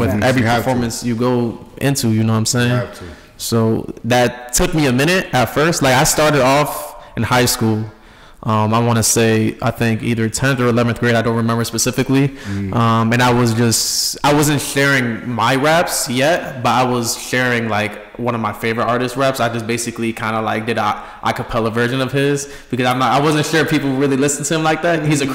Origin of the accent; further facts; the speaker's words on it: Rochester, New York, United States; now in New York City, United States; But I came from, a small town. Like, you know, I was raised in Rochester, New York.